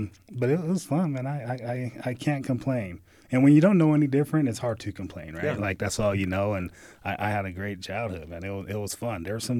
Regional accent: San Bernardino, California, United States; San Bernardino, California. So that's inland from L.A., from the shore.

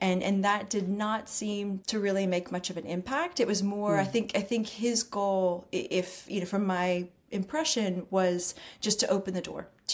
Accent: Texas, United States; I grew up in Texas. I grew up in a really red spot.

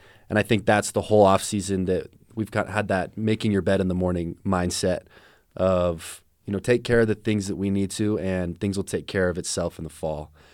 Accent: American Fork, Utah, United States; And Tabitha's Way is a great way to get back to my hometown, American Fork, yeah.

